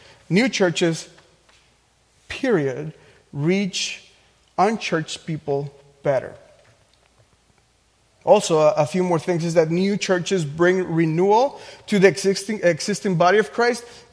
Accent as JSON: {"language": "English", "country": "Mexico", "tie": "born or raised there", "said": "When I grew up in Mexico, I realized that most pastors were not interested in church planting"}